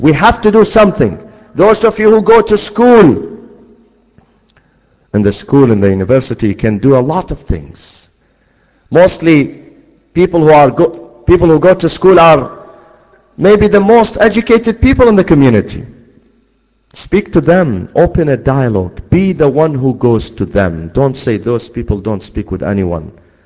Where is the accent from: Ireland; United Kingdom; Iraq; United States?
Iraq; Knowing that I'm from Iraq, the following week, the fourth week, they bought me a Bible in Arabic.